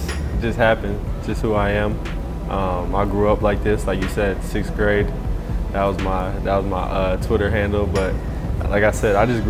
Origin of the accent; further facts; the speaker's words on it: Milwaukee, Wisconsin, United States; like I grew up in Milwaukee, but I always was a Heat fan because of D. Wade